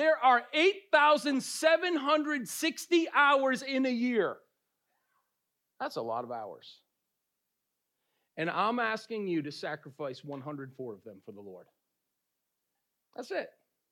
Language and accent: English; Boston, Massachusetts, United States; Yeah, I'm from Boston, and I'm going to wear a Patriots jersey today.